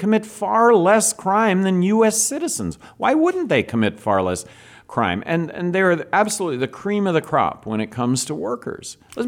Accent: New Mexico, United States; Look, I come from New Mexico. 50% of New Mexico population is Hispanic.

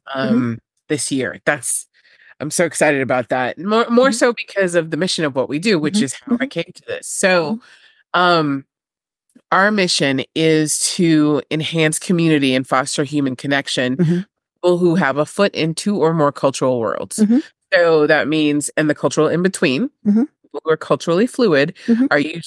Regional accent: Spain; also born or lived in Turkey / Germany; Now, I grew up in Spain and Turkey and I went to college in Germany

